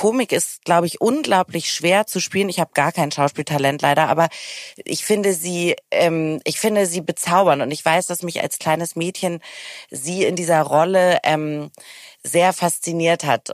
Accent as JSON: {"language": "German", "region": "Hamburg", "country": "Germany", "said": "ich komme ja auch aus Hamburg"}